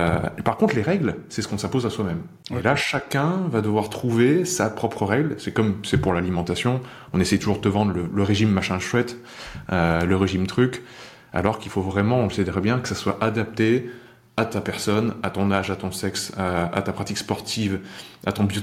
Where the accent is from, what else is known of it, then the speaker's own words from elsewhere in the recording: Avignon, Provence-Alpes-Côte d'Azur, France; born there; Je suis né à Avignon, je suis le dernier d'une famille de 5 personnes